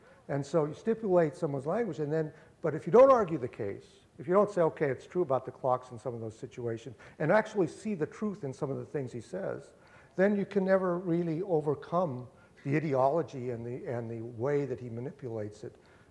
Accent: Anaconda, Montana, United States; it exists where I grew up in Anaconda, Montana, where everybody was saying, oh, in the good old days, we knew our neighbors

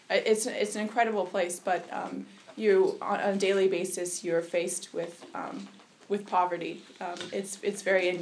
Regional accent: Seattle, Washington, United States; the experience of young people in other countries was very different from my own experience growing up in Seattle.

